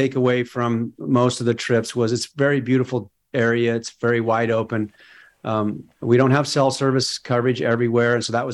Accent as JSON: {"language": "English", "region": "California", "country": "United States", "said": "I'm from Northern California. Even though I represent 1 million people, this is a tough race."}